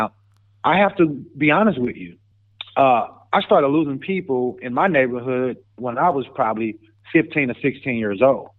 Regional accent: St. Louis, Missouri, United States; now in Kansas City, United States; So, yes, it's a great day to be in Kansas City. I'm from St. Louis, Missouri. You're not going to hear a lot of people say that.

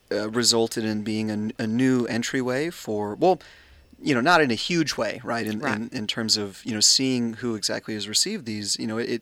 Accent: Lubbock, Texas, United States; So I grew up in Remington Park.

